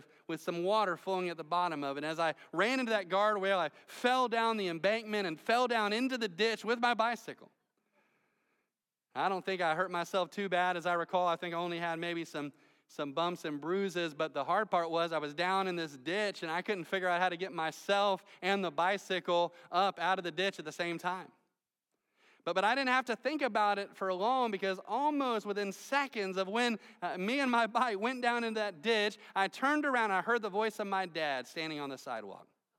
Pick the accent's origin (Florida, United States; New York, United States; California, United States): Florida, United States; Melbourne; Many of you know that I grew up here in Melbourne.